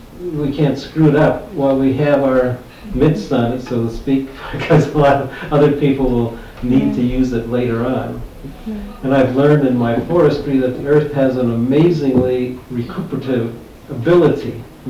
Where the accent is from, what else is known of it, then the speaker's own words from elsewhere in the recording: Chicago, Illinois, United States; I grew up in Chicago, and so there's not as many trees